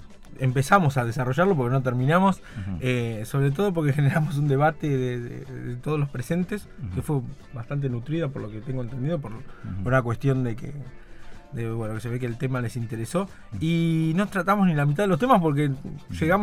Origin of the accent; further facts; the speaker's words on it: Neuquén, Argentina; also born or lived in La Plata; estudié en la ciudad de La Plata, soy neuquino, nacido en Neuquén.